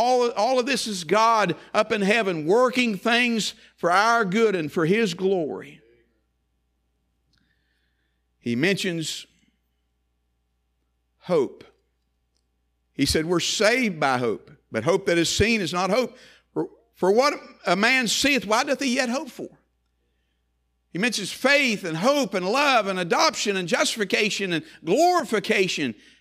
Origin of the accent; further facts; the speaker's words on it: West Virginia, United States; I'm from West Virginia. I like those big words. I reckon.